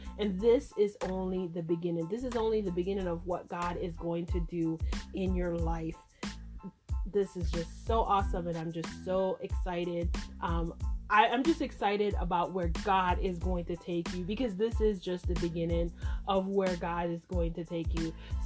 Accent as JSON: {"language": "English", "country": "Jamaica", "said": "If you guys know me, you know that I'm from Jamaica originally. So from Jamaica, big up Nigeria from a Jamaican."}